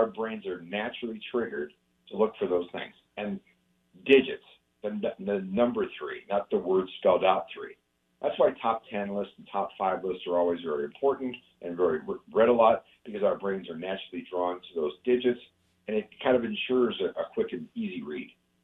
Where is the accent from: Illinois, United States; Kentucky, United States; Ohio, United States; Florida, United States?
Ohio, United States; And for example, I was born and raised in Ohio.